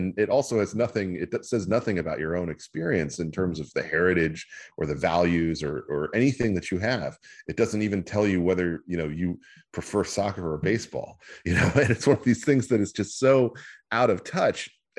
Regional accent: American South, United States; My father's Puerto Rican, but we have never really considered ourselves to be part of this because we grew up in the American South

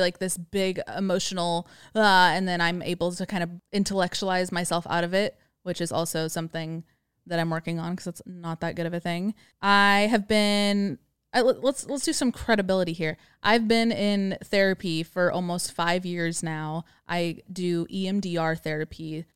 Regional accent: California, United States; I grew up in the Bay Area.

